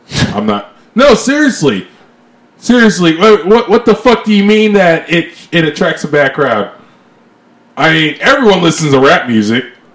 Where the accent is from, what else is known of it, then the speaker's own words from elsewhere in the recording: Texas, United States; moved away as an adult; Yes, I grew up in Texas. I lived there for 18 years.